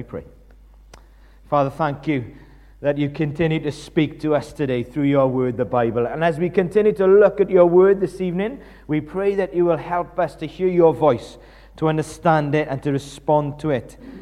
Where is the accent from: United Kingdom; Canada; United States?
United Kingdom; Tredegar, Wales; We're from Tredegar where there's one bus a day.